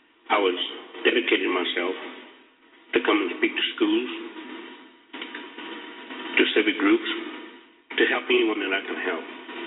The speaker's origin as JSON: {"language": "English", "country": "United States", "said": "I'm proud of being American, and even prouder."}